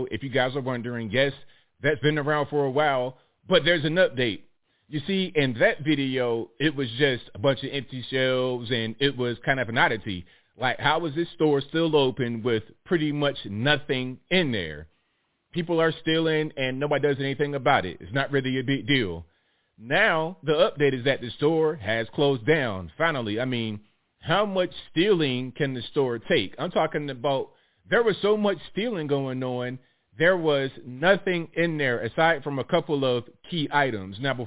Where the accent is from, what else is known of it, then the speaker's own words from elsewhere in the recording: Virginia, United States; Y'all know I'm from Virginia. I've been to D.C. a lot.